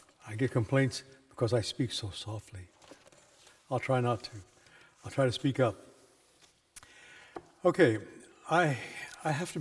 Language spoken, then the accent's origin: English; Texas, United States; I was raised in Texas with anger and extreme prejudice.